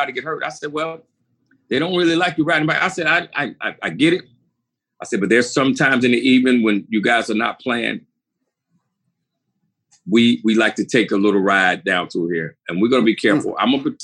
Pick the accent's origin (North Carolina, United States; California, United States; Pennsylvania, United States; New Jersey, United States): North Carolina, United States; Charlotte; And I was born and raised here in Charlotte, North Carolina.